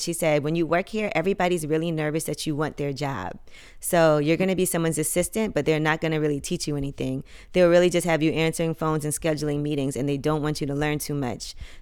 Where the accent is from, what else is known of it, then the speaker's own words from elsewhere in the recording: Brooklyn, New York, United States; Like, I mean, I grew up in Brooklyn, and so I ended up knowing a lot of people.